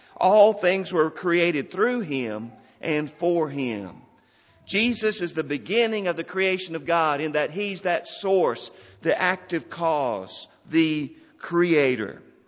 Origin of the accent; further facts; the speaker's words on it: Texas, United States; Many of you know that I grew up in West Texas. The last place I lived in Texas was when we were in Cahoma, Texas, 10 miles outside of Big Spring.